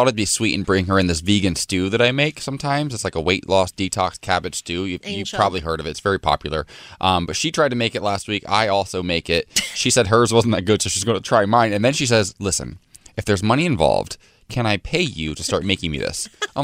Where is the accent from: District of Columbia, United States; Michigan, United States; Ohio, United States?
Ohio, United States; Shout out to the Buckeyes, my home state of Ohio as well.